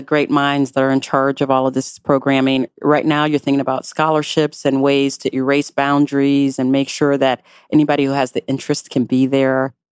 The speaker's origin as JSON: {"language": "English", "town": "St. Petersburg", "region": "Florida", "country": "United States", "tie": "born or raised there", "said": "It's a really cool neighborhood, you know, growing up in St. Pete. I know it well."}